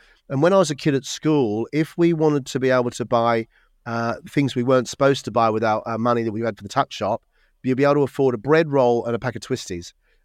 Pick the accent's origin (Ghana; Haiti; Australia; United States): Australia; Melbourne, Victoria; moved away as an adult; also born or lived in Sydney; now in United Kingdom; I mainly on the East Coast. So I grew up in Melbourne, sometime in Sydney, and then lived in Sydney until I was 25. And then I came across and then into the UK.